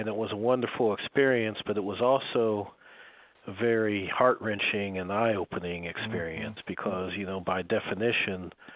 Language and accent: English; Muncie, Indiana, United States; born there; I was born in Muncie, Indiana, also known as Middletown, USA, because it was deemed kind of like the typical Midwestern small town